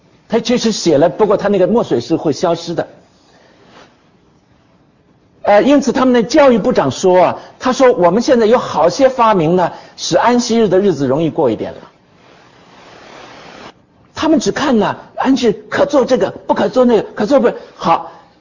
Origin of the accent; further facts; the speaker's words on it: China; 那我们中国人讲修行啊